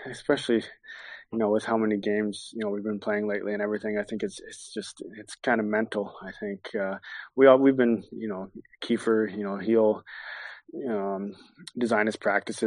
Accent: Alberta, Canada; I come from Alberta. I live in Red Deer. So I'm about an hour and a half from Edmonton, and I'm an hour and a half from Calgary.

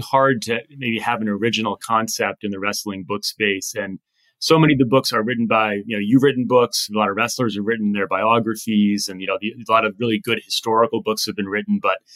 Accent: Rhode Island, United States; So he was my favorite as a kid. I grew up in Rhode Island.

